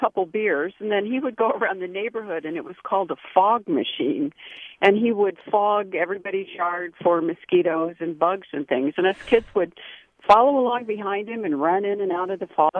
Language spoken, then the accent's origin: English; Midwest, United States; now in San Ramon, United States; I grew up in the Midwest in the 50s, and we had a neighbor who had this marvelous silver box